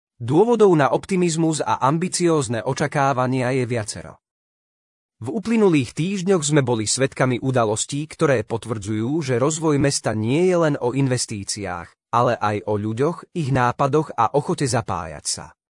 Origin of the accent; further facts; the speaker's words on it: Bardejov, Prešov Region, Slovakia; now in Levoča, Slovakia; Keďže pochádzam z historického mesta Bardejov, Levoča ma okamžite oslovila svojou architektúrou